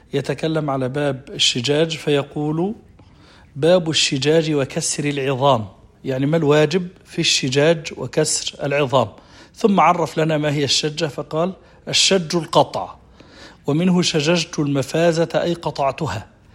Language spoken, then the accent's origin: Arabic; Egypt; يعني خربوش زي ما احنا بنسميه عندنا في مصر